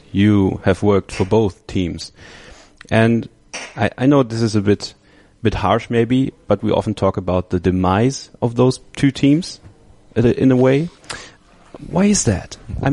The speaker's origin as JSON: {"language": "English", "country": "Germany", "second_language": "English", "said": "being German, you know, you're a little bit biased in a way"}